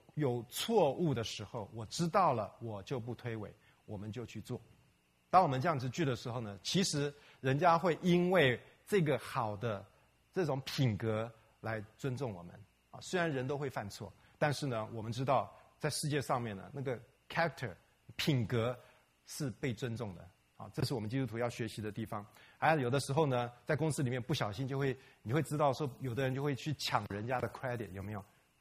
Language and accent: Chinese; China; 我们中国人很多这些东西，那美国人很简单